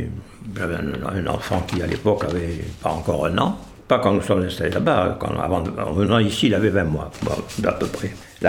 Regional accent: Tlemcen, Tlemcen Province, Algeria; also born or lived in Algiers / Montpellier; J'ai 98 ans. Je suis né en Algérie, j'ai fait une partie de mes études primaires et secondaires en Algérie, une ville qui s'appelle Tlemcen.

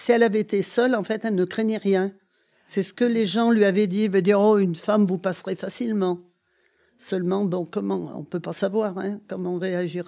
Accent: Châtes, France; Ah oui, je suis née à Châtes.

